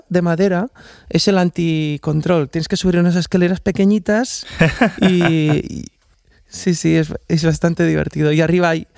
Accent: Guissona, Catalonia, Spain; born there; es un espacio de mi casa donde nací, en Guisona.

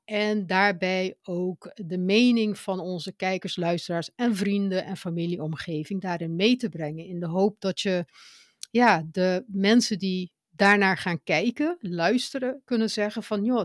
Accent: Curaçao; also born or lived in Netherlands; Nou, we komen al twee uit Curaçao. We hebben alle twee ook in Nederland gewoond, ook elders gewoond.

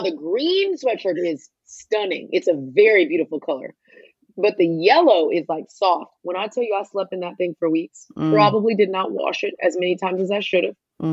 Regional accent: United Kingdom; I am British.

